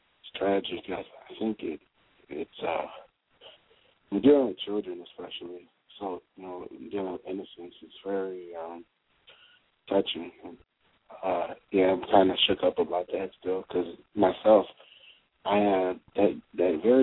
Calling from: Chicago, Illinois, United States; I'm calling from Chicago.

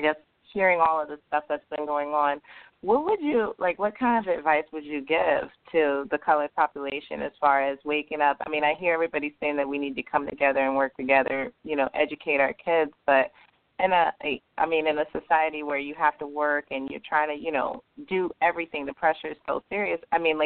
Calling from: Maryland, United States; I guess I'm calling from the Maryland area

